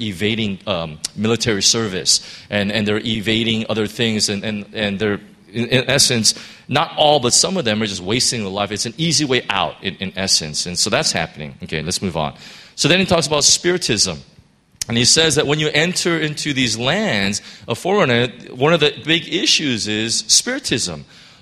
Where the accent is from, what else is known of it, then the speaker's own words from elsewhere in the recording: Chicago, Illinois, United States; Our family used to have a crab tree when we grew up in Chicago.